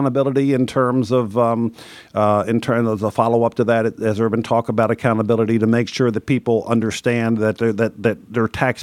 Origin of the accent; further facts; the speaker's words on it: Baltimore, Maryland, United States; as a citizen of the Baltimore metropolitan area and as a person who grew up, was born and raised in Baltimore City, Christian, that the health of Baltimore City